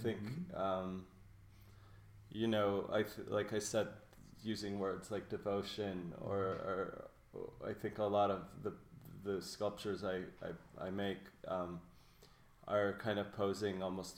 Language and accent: English; Los Angeles, California, United States; because in fact I was born in Los Angeles, I went to school in Los Angeles